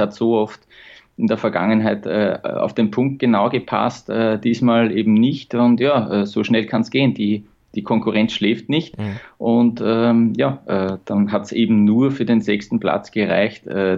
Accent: Austria; und das sage ich auch als Österreicher

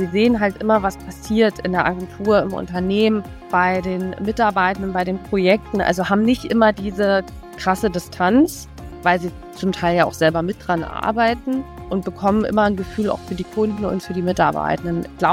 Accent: Frankfurt, Brandenburg, Germany; Ich bin aufgewachsen und groß geworden in Frankfurt-Oder. Das ist ja gleich um die Ecke von Berlin.

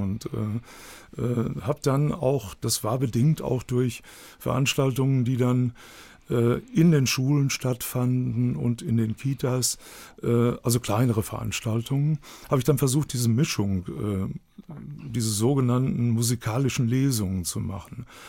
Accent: Dortmund, North Rhine-Westphalia, Germany; born there; accent: Ruhrpott; Ja, ja, ich bin gebürtiger Dortmunder.

